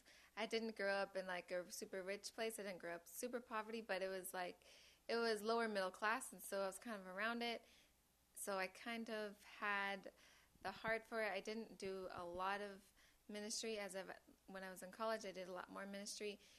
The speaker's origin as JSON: {"language": "English", "town": "Bakersfield", "region": "California", "country": "United States", "tie": "born or raised there", "lives_now": "Fresno, United States", "said": "Came from Bakersfield. Basically raised there since I was four or something, and I came to Fresno to go to Fresno Pacific University"}